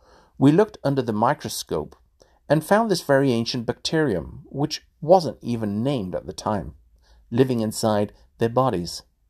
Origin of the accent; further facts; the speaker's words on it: Kansas, United States; born there; I was born in Kansas. I'm the first of 13 generations of my family in America to go to college.